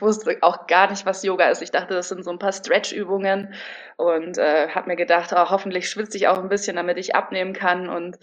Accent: Munich, Bavaria, Germany; now in Berlin, Germany; Ich komme ursprünglich aus München, bin jetzt inzwischen Wahl-Berlinerin und auch Yogalehrerin, wohne aktuell im Prenzlauer Berg

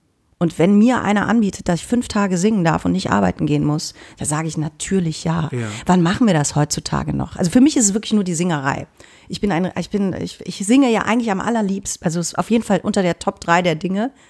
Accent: Cologne, North Rhine-Westphalia, Germany; man wird aber auch wirklich beschimpft als Kölner.

